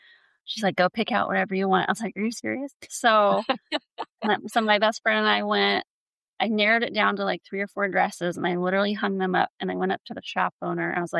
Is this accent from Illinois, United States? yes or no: no; California, United States; born there; also born or lived in St. Louis / Cincinnati / Indianapolis; now in Indiana, United States; I mean, I've grown up all over the country. Like, I was born in California, but I've lived in St. Louis and Cincinnati and Indianapolis. But I live in Indiana